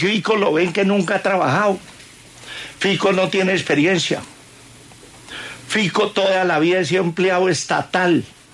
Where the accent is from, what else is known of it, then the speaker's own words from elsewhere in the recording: Piedecuesta, Santander, Colombia; Por allá hace 45, 50 años, en mi tierra Piedecuesta, yo era el presidente del consejo.